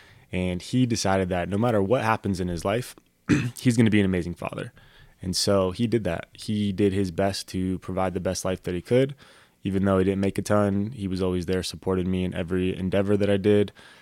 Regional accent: Colorado Springs, Colorado, United States; I grew up in Colorado Springs, and then I've been going to Thorn Creek now for like two solid years.

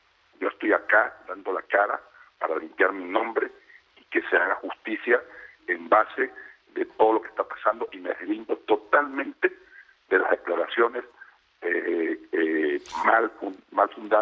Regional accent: Mexico; yo soy ciudadano mexicano

